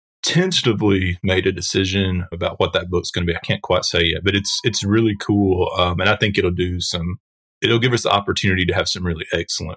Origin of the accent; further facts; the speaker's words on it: Florence, Alabama, United States; now in Huntsville, United States; I grew up in Florence, Alabama, so it's about an hour-ish away.